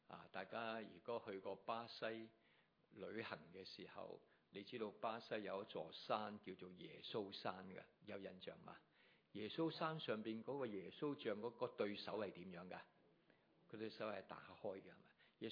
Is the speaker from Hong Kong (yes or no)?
yes; Hong Kong; 对我们香港人来说，停一停好像很奢侈一样